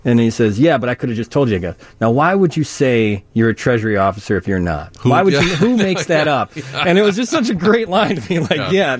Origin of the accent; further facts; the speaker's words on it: Wonder Lake, Illinois, United States; I grew up in Wonder Lake, Illinois